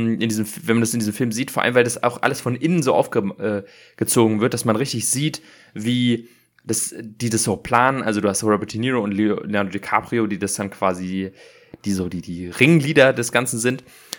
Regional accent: Berlin, Germany; ich bin selber in Berlin groß geworden, zwar nicht im Gropiusbau und auch nicht zu der Zeit, also ich bin in Wannsee-Steglitz groß geworden, also das ist eigentlich fast eine andere Stadt, das ist sehr privilegiert

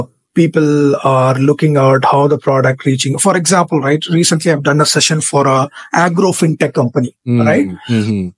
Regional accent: Chennai, Tamil Nadu, India; when we decided to go back to India, that's mm-hmm. my hometown is Chennai.

